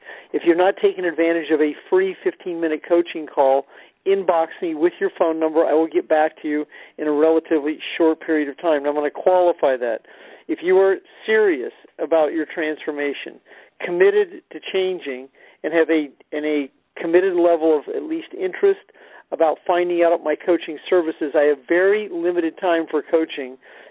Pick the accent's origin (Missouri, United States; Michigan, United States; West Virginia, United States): Missouri, United States; Kansas City; And then I'll be in my hometown, one of my hometowns, Kansas City, Missouri.